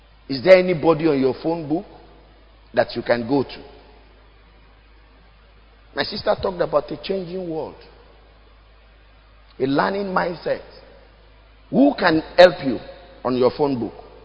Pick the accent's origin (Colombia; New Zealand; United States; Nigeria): Nigeria; Ilesa, Osun; He's from Ekiti. I'm from Elisha.